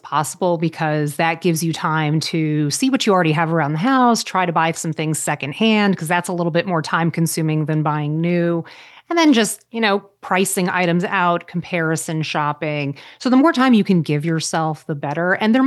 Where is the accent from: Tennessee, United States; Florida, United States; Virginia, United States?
Florida, United States; because I grew up in Florida, but I went to college in Illinois and I didn't know what winter clothing was.